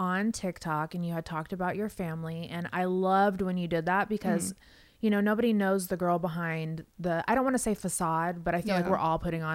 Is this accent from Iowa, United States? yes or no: no; Las Vegas, Nevada, United States; It's humid because I'm from Vegas.